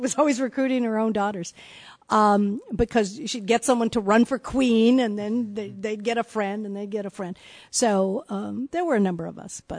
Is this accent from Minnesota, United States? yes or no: no; Salinas, California, United States; I used to describe the town as saying when I was growing up in Salinas, it was kind of this dichotomy.